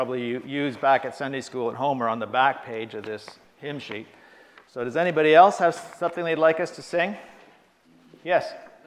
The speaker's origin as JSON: {"language": "English", "town": "Montreal", "region": "Quebec", "country": "Canada", "said": "I'm from Montreal."}